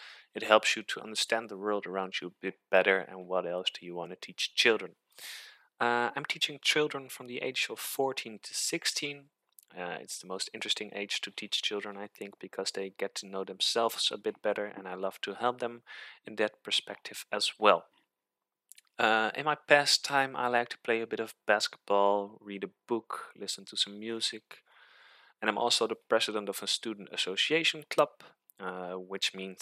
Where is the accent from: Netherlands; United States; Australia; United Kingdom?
Netherlands; Amsterdam, North Holland; English is a second language; I'm from the Netherlands, and to be more precise, I'm from a city they call Amsterdam. I live here and I study here.